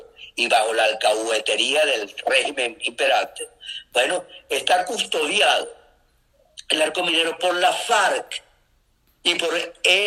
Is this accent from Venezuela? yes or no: yes; Venezuela; now in Spain; me permite decir mi opinión como venezolano, que le duele, que ama profundamente su país